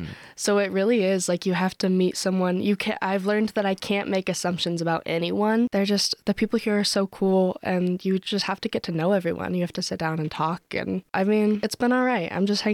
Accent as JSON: {"language": "English", "region": "Texas", "country": "United States", "also_born_or_lived": "Colorado", "said": "I'm originally from Texas, but my family lives in Cheyenne. I've also lived in Colorado before now, too"}